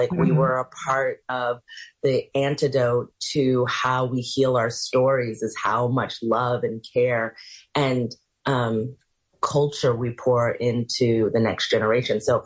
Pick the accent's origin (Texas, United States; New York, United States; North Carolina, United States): New York, United States; New York City; growing up in Harlem in the 70s and 80s and at the National Black Theater was a wild ride.